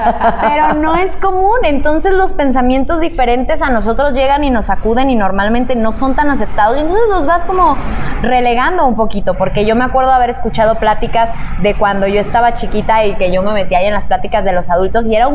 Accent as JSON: {"language": "Spanish", "region": "Chihuahua", "country": "Mexico", "said": "De Chihuahua."}